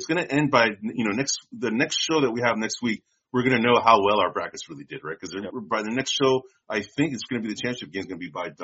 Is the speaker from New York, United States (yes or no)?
no; San Francisco, California, United States; We're also known as … because we're both from San Francisco.